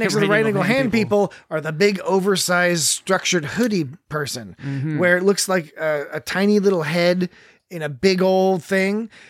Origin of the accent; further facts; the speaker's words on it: Virginia, United States; I was born and raised in Virginia.